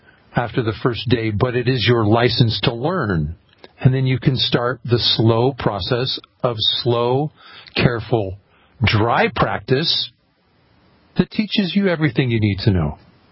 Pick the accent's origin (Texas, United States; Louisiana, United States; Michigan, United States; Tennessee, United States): Louisiana, United States; This one in my home state of Louisiana.